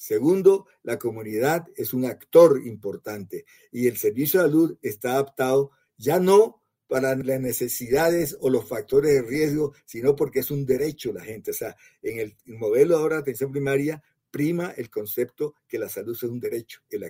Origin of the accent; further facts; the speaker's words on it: Barranquilla, Atlántico, Colombia; te pongo un ejemplo, Barranquilla, mi tierra, no tiene un hospital público de tercer nivel